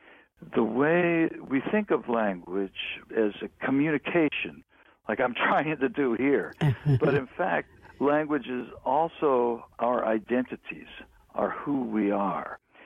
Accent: Cincinnati, Ohio, United States; I grew up in Cincinnati. My mother's from Harlan, Kentucky.

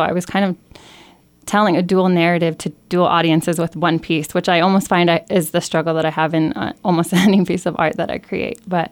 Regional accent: Montana, United States; So my closing paragraph, I say that I'm from the Morning Star people. The Northern Cheyenne people are known as the Morning Star people.

